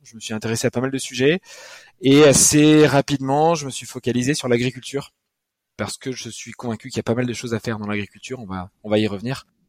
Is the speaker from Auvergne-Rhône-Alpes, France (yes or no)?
no; Nouvelle-Aquitaine, France; En effet, je suis originaire du Pays Basque.